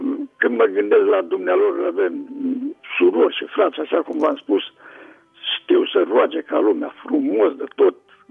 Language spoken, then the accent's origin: Romanian; Slatina, Olt County, Romania; din Slatina.